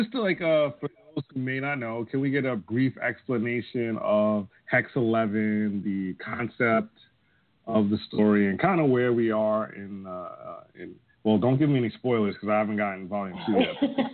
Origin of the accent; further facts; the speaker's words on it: New York, United States; I'm from New York, and this is my first year going to New York Comic Con.